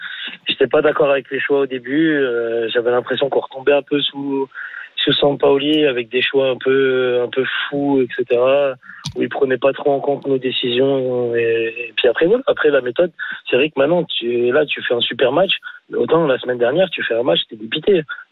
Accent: Valence, Auvergne-Rhône-Alpes, France; On rentre à Valence. On est de Valence.

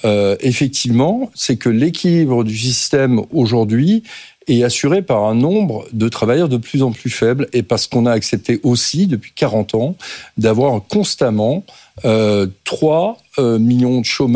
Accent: Grand Est, France; moi je suis alsacien, en Alsace-Lorraine, le régime est équilibré

